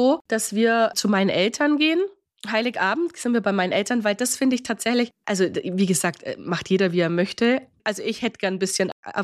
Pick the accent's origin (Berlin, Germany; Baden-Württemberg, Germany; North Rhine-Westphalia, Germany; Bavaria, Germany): Bavaria, Germany; also bei uns in Bayern.